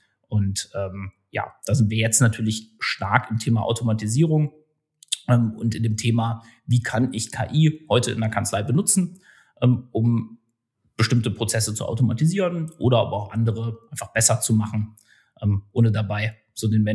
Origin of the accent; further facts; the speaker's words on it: Erfurt, Thuringia, Germany; born there; now in Düsseldorf, Germany; bin in Erfurt geboren, bin dann eigentlich über einen Zufall in Düsseldorf gelandet, habe hier Betriebswirtschaftslehre studiert